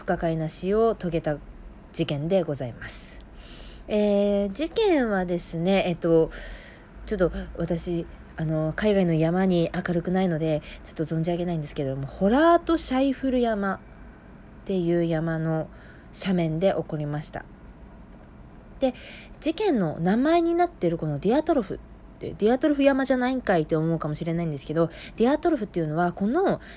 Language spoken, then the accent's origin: Japanese; Hokkaido, Japan; マイナス30度って、私北海道出身なんですけど全く体感したこともないんですが